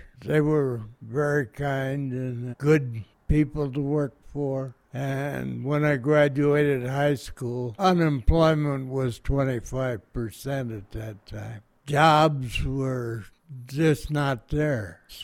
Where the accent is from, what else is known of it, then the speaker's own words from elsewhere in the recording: Oswego, Illinois, United States; also born or lived in Becker, Minnesota; Oh, I was born in Becker, Minnesota. My parents were potato farmers, and they had quite a drought, and over several years, and lost the farm. And we moved to Illinois, and so actually, from 2 years on till 18, when I went in the Navy, I was a resident of Oswego, Illinois.